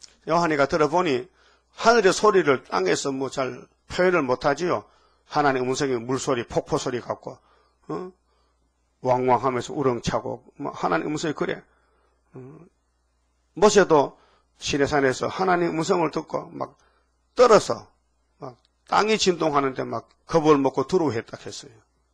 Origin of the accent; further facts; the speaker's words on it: North Gyeongsang, South Korea; 난 경상북도에서 왔지.